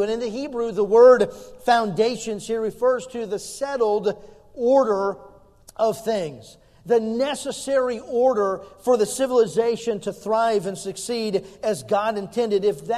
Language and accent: English; United States; I'm so thankful that I am an American, and I'm thankful for our country